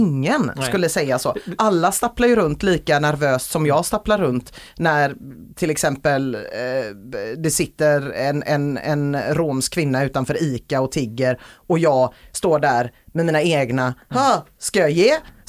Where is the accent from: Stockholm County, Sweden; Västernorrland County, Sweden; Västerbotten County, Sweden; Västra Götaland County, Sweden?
Västra Götaland County, Sweden; Gothenburg; Jag är göteborgare liksom, så på det sättet så känner jag mig väldigt integrerad i Göteborg.